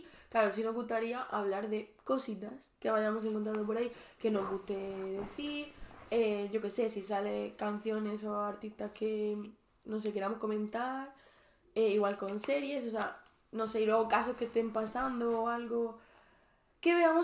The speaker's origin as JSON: {"language": "Spanish", "region": "Region of Murcia", "country": "Spain", "also_born_or_lived": "London, United Kingdom", "said": "yo soy murciana, ¿vale? Pero claro, mi madre es de Murcia y mi padre es de Nigeria, ¿no? Y yo pues nací en Londres, sí."}